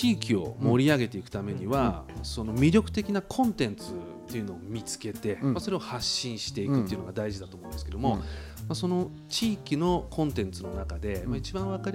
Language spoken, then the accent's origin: Japanese; Yokosuka, Kanagawa, Japan; 横須賀は僕がこう生まれ育った43年間では